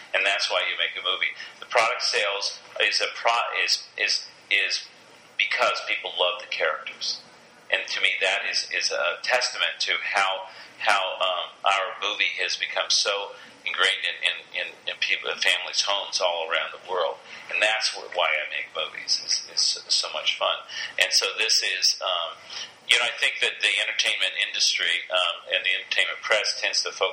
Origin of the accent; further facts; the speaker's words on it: Los Angeles, California, United States; Both my parents are from Arkansas. I grew up here in Los Angeles